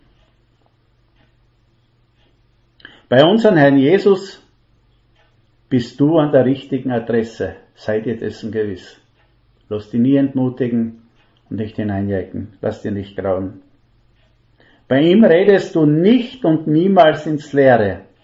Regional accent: Styria, Austria; Da fährt die Eisenbahn drüber, sag ich, als Steirer.

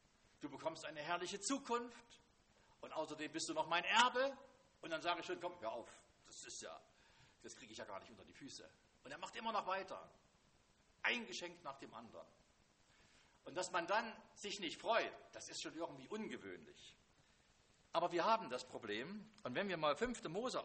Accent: Jena, Thuringia, Germany; ich bin in Jena groß geworden. Jena liegt an der Saale

